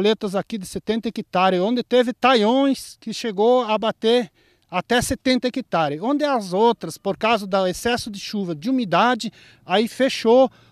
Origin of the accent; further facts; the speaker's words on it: Rio Grande do Sul, Brazil; moved away as an adult; Vim do Rio Grande do Sul lá no ano 2005